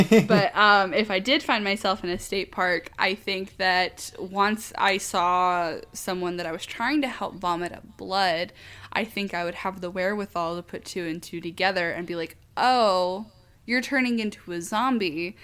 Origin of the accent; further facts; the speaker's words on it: California, United States; I am from Northern California. Running in the grass in tumultuous terrain without shoes on is practically a national pastime.